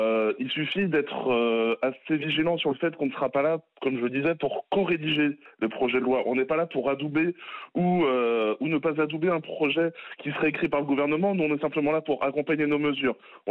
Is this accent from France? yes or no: yes; Normandy, France; moi je suis un Normand de 32 ans